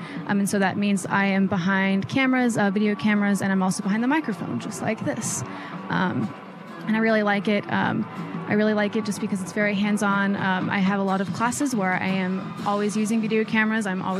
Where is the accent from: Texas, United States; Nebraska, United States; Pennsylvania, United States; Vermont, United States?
Nebraska, United States; Lincoln; I grew up in Lincoln since I was about 5 or 6.